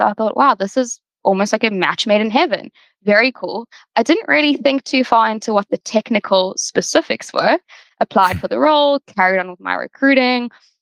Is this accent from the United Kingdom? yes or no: no; South Africa; moved away as an adult; now in United States; I was born and raised in South Africa, so you know, for our listeners, the accent might be a little bit unfamiliar, but I'm sure you'll get used to it over time. I did my undergrad there in industrial engineering